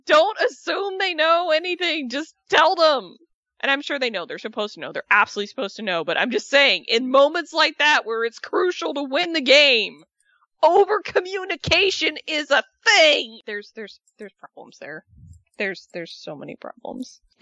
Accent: Atlanta, Georgia, United States; I'm from Atlanta. I've been a Falcons fan my whole life.

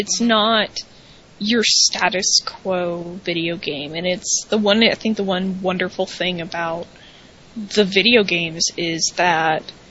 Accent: Atlanta, Georgia, United States; Even though I'm from Atlanta, I'm not a huge WCW person.

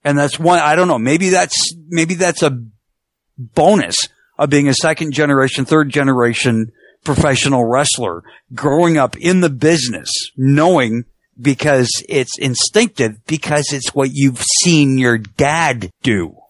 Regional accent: Canada; I'm Canadian

